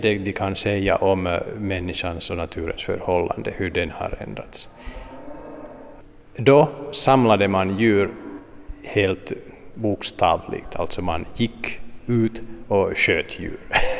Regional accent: Ostrobothnia, Finland; vi som österbottningar ska känna våra omgivningar bättre.

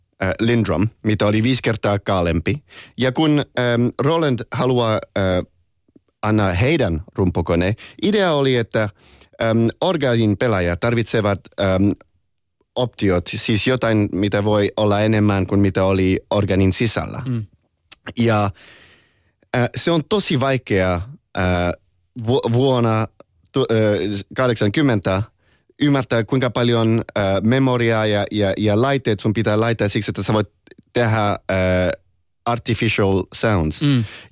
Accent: France; born there; Finnish is a second language; also born or lived in London; Mä oon syntynyt Ranskassa ja mä oon puoli suomalainen, puoli ranskalainen tuottaja. Ja se on just miksi mun suomen kieli voi kuulostaa vähän oudolta. Mä oon asunut aika pitkään Lontoossa

